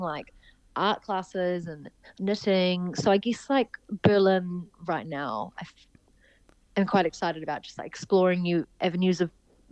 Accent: New Zealand; I've got a big Spanish family who, because I grew up in New Zealand

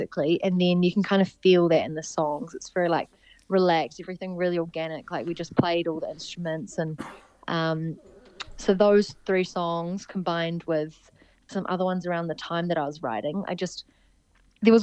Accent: New Zealand; I've got a big Spanish family who, because I grew up in New Zealand

